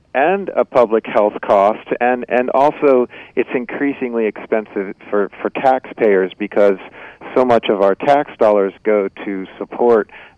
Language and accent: English; California, United States; I don't. I'm from California, so I'm not sure.